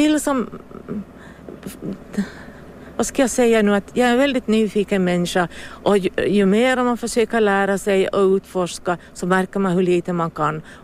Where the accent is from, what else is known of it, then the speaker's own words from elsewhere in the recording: Närpes, Ostrobothnia, Finland; Jag är hemma från landet, jag kommer från Närpes och får tillbaka till mina rötter. Jag är ju bott i Pjelax, men nu får jag till Yttermark.